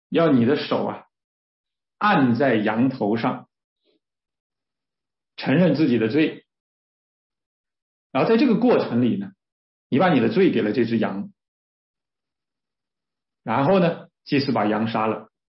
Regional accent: China; 但它其实并不是最早的我们中国人认识的这个义啊

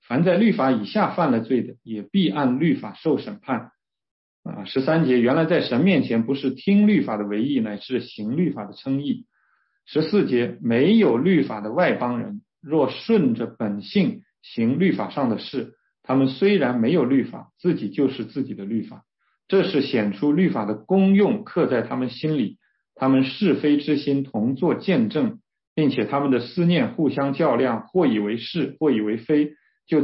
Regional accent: China; 我们中国人的良心也说这些不对呀

